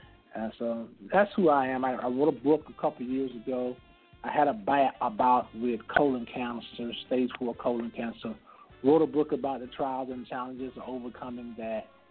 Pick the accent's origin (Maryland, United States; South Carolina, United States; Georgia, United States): Georgia, United States; Greensboro; I happen to be the first African-American municipal court judge in my hometown of Greensboro, Georgia, since for the past 4 years.